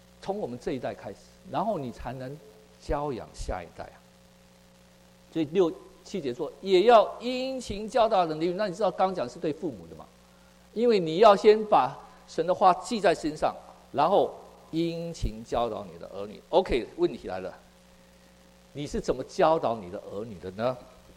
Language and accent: Chinese; Taiwan; 我们是台湾人，本省人的